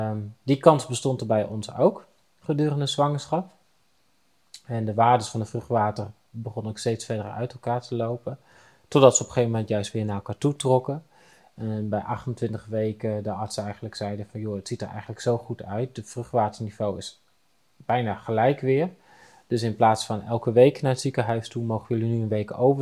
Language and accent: Dutch; Netherlands; En dat we als Nederlanders heel goed in staat zijn om vragen te stellen waarbij ons brein eigenlijk niet aan het werk wordt gezet.